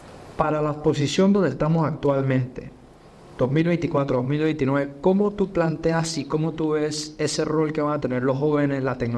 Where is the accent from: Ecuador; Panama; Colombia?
Panama; Y nosotros, como panameños y como país, por supuesto que podemos seguir creciendo